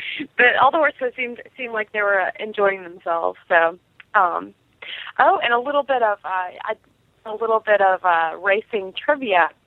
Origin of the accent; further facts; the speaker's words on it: Knoxville, Tennessee, United States; That I was just going to say, another Tennessee girl. I'm from Knoxville.